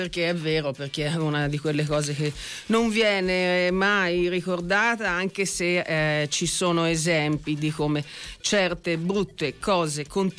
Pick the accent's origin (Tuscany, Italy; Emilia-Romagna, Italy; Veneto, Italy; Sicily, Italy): Tuscany, Italy; Florence; lo sapete, siamo di Firenze, siamo insopportabili